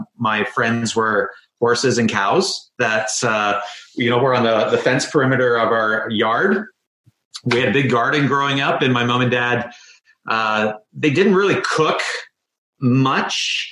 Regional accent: St. Marys, Ontario, Canada; now in British Columbia, Canada; And in 1993, I moved from Ontario to beautiful British Columbia. It was a summer, and it was, for me, I was a small town kid from St. Mary's, Ontario, the Stone Town.

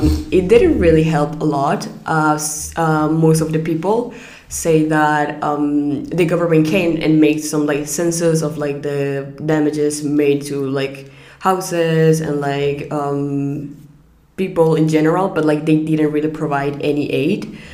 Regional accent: Nicaragua; English is a second language; now in Mostar, Bosnia and Herzegovina; from Nicaragua. I'm 17 years old, and I'm a second year in UWC Mostar.

